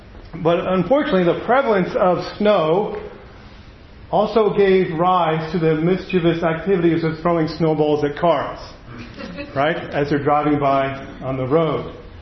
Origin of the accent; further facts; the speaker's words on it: New Jersey, United States; But growing up in New Jersey, and some of you grew up in the north, had snow and winter activities you could do.